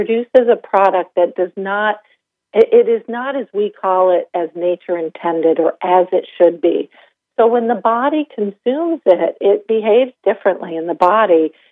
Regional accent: Vermont, United States; Again, I grew up in Vermont.

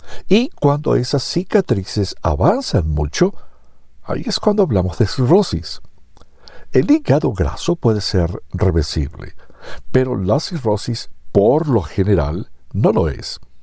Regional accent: Salinas, California, United States; decidí regresar a mi pueblo natal para servir a la comunidad de Salinas, California.

